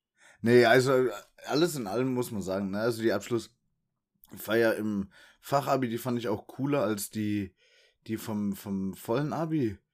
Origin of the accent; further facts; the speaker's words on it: Bavaria, Germany; also bei uns in Bayern damals hieß das immer Verweise oder hier, glaube ich, Tadel.